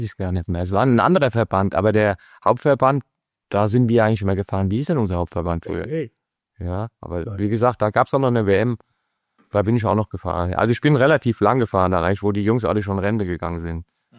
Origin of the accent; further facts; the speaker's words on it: Frankfurt, Hesse, Germany; Ich bin halt aus Frankfurt und...